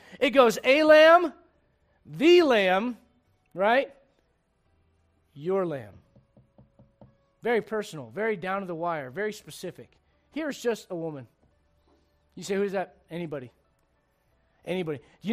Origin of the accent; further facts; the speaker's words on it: United States; I'm an American, first off.